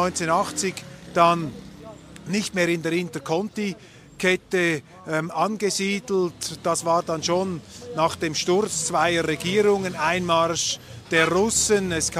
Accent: Switzerland; Aber was man einfach immer sich wieder vor Augen führen muss als Schweizer

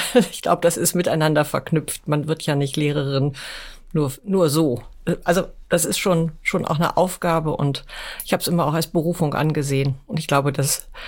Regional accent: Hamburg, Germany; meine Heimat ist Hamburg.

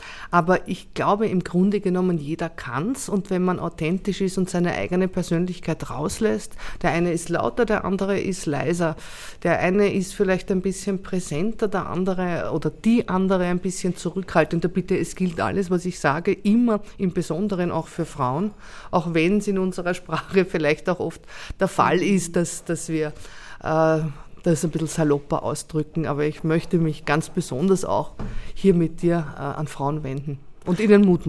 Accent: Mödling, Lower Austria, Austria; born there; Ich bin ja eine gebürtige Mödlingerin

